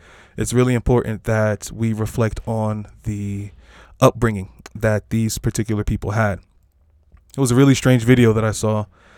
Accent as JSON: {"language": "English", "country": "United States", "tie": "born or raised there", "said": "I guess I was in a very African household, but I grew up in the States, so I imagine myself being more Americanized than American"}